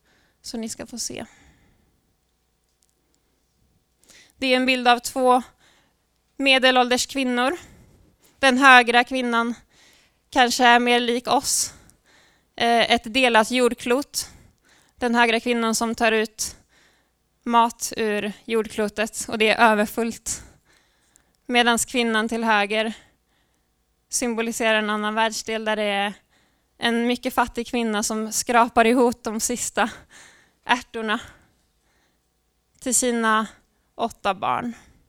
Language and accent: Swedish; Sjuntorp, Västra Götaland County, Sweden; Jag tänker tillbaks på somrarna i Sjuntorp där jag är uppvuxen.